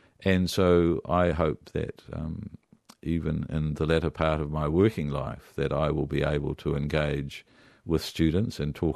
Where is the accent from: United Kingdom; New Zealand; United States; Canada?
New Zealand; I'm from New Zealand and I haven't exactly picked up what you have to say.